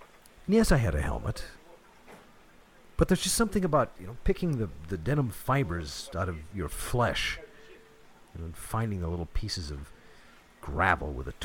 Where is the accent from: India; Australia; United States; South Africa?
United States; North Dakota; One of the virtues of growing up in North Dakota in the 60s. Your own private freeway.